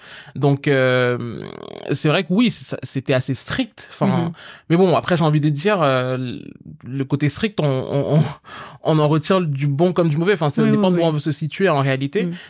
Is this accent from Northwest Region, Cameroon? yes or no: no; Yaoundé, Centre, Cameroon; j'ai grandi au Cameroun. Mm-hmm. J'ai grandi à Yaoundé, au Cameroun